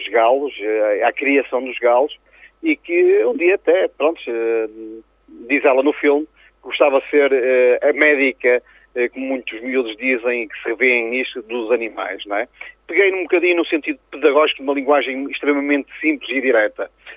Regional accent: Barcelos, Braga, Portugal; sendo eu barcelense de gema, barcelinense, cultura que está à flor da pele, está na veia, gosto da minha terra, gosto das minhas gentes

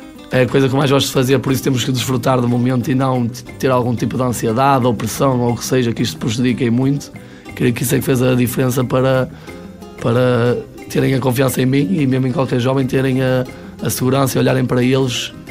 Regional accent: Barcelos, Norte, Portugal; eu sou aqui de Barcelos

